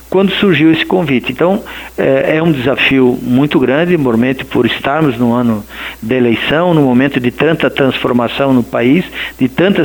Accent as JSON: {"language": "Portuguese", "region": "Santa Catarina", "country": "Brazil", "said": "mas como catarinense, como tendo já desenvolvido esse trabalho em matérias similares aí, não pude recusar"}